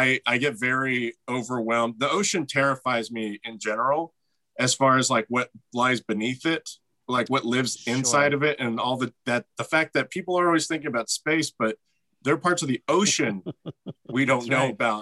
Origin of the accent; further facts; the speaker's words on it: Ennis, Texas, United States; also born or lived in Houston; I mean, I was born in Houston, but I lived primarily like south of Dallas in a very small Texas town called Ennis, Texas.